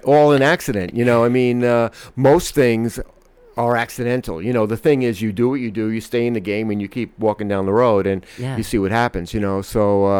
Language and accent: English; Brooklyn, New York, United States; now in Los Angeles, United States; the funny thing about Tony Visconti is we're both from Brooklyn.